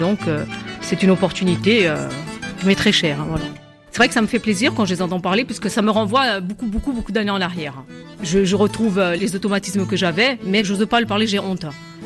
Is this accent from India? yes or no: no; Corsica, France; first language Corsican; French is a second language; Je suis corse, mais je ne suis pas corsophone. Je l'ai été jusqu'à l'âge de mes 6 ans, jusqu'à mon entrée en CP.